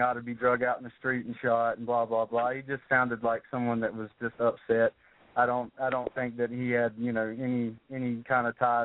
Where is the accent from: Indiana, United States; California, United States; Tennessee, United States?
Tennessee, United States; also born or lived in North Carolina; I'm originally from Tennessee, but I've lived in rural western North Carolina for about 23 years now, so that's my home.